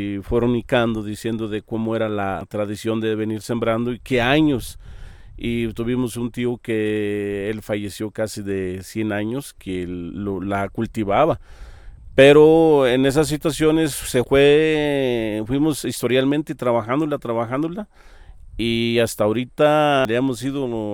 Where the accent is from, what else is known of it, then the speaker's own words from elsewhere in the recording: Mexico; nosotros como ahora sí como mexicanos